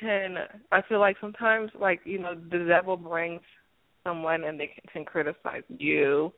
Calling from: Florida, United States; I'm calling from Florida.

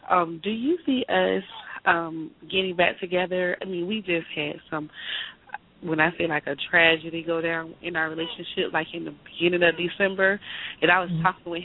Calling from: Florida, United States

